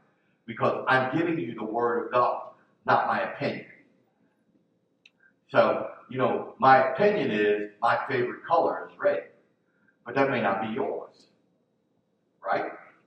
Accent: Philadelphia, Pennsylvania, United States; I'm from Philadelphia. We had peepholes.

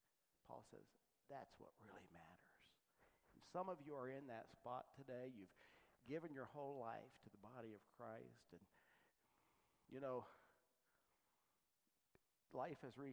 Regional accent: East Liverpool, Ohio, United States; I grew up in East Liverpool, and I went through 12 years of school and graduated.

